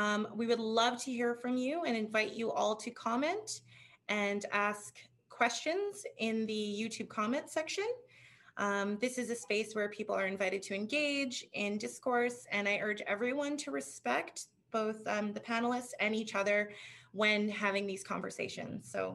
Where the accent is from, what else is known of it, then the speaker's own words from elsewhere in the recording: Fort McMurray, Alberta, Canada; born there; now in Vancouver, Canada; I was born in Fort McMurray on Treaty 8 territory